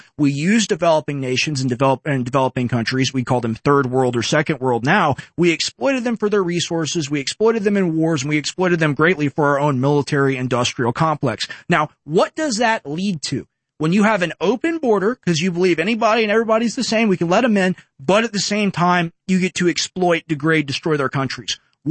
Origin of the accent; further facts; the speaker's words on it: Texas, United States; And I'm from Texas, right? My family, right? They were given land by Mexico almost 300 years ago.